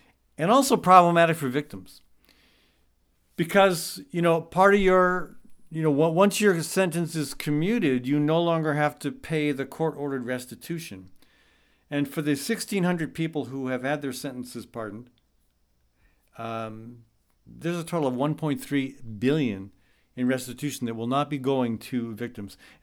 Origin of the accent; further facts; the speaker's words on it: Midwest, United States; He's also, though, and this one caught my attention, being a Midwesterner, Rob Blagojevich.